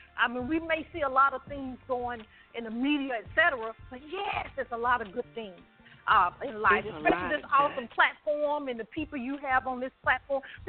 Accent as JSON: {"language": "English", "town": "Birmingham", "region": "Alabama", "country": "United States", "tie": "born or raised there", "said": "My parents, we grew up in Birmingham, Alabama, and we know of all the history that was in Birmingham, Alabama."}